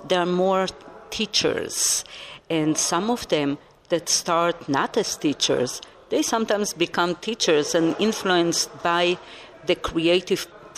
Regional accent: Israel; moved away as an adult; also born or lived in Russia; now in United States; I come from the 3 troublemaking countries in the world. I was born in Russia, where I got the passionate Mama Earth, Mother Earth. I was raised in Israel, where you get the chutzpah. And now I'm already 39 years in America

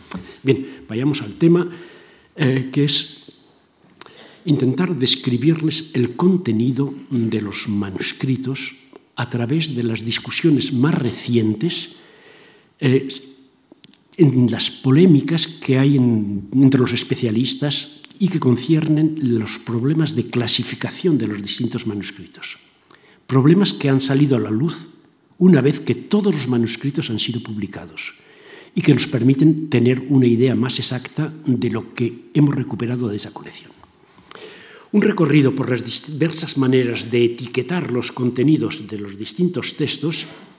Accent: Spain; como somos los españoles y testarudos.

